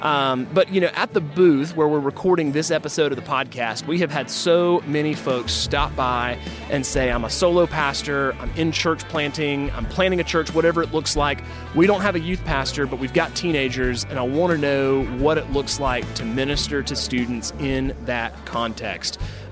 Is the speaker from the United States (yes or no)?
yes; Georgia, United States; I'm planting in my hometown of LJ, Georgia.